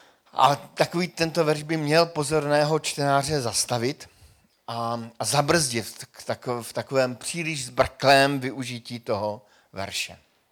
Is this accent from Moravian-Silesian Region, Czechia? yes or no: yes; Frýdek-Místek, Moravian-Silesian Region, Czechia; já pocházím z Frýdku Místku a tam se čepuje Radegast.